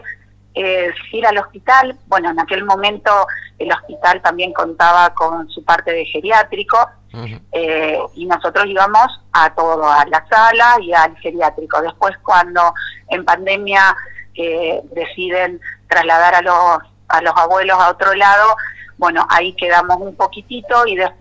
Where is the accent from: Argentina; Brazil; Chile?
Argentina; Casilda, Santa Fe; Tenemos una compañera de Rosario y las restantes somos de Casilda